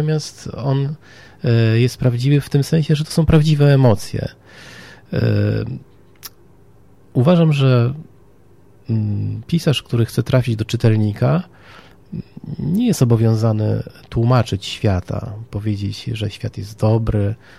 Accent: Warsaw, Masovian Voivodeship, Poland; pochodzę ze Śródmieścia. Najpierw mieszkaliśmy jeszcze jako dziecko na ulicy Krochmalnej, potem przeprowadziliśmy się na Waliców, no więc to jest jakby tuż przy Grzybowskiej, ścisłe centrum miasta.

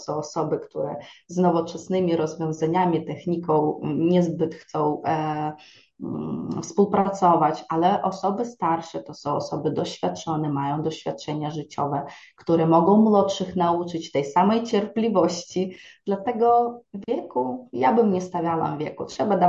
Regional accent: Ukraine; now in Poland; my jesteśmy Ukraińcami, którzy założyliśmy tutaj firmę

